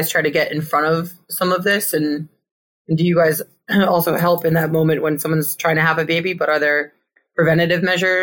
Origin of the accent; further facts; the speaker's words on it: Connecticut, United States; I have no accent because I grew up in Connecticut.